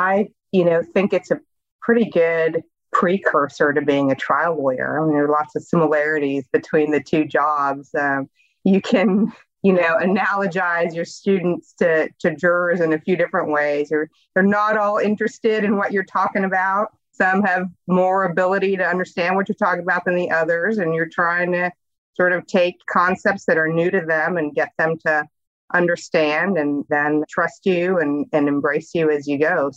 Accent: El Paso, Texas, United States; So I grew up in El Paso, other side of the state from where I practiced law. I grew up in a big family, youngest of five kids.

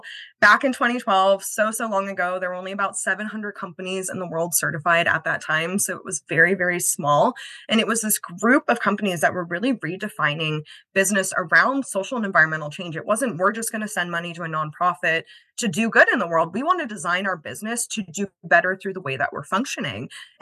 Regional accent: Los Angeles, California, United States; I grew up going to marine biology camp. I grew up in Los Angeles.

